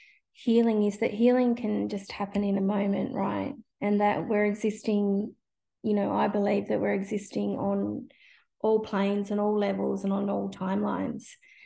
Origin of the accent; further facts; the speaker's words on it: Tasmania, Australia; because I grew up in Tasmania